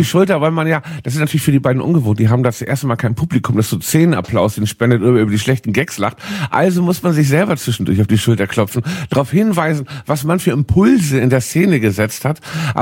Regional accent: Hamburg, Germany; Weißt du, wo ich herkomme, in Hamburg.

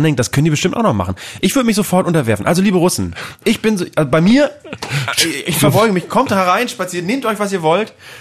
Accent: Bremen, Germany; bei uns in Bremen

